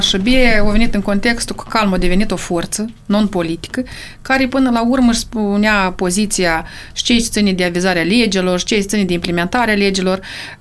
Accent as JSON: {"language": "Romanian", "country": "Moldova", "said": "cât de bine ne-am manifestat noi ca moldoveni."}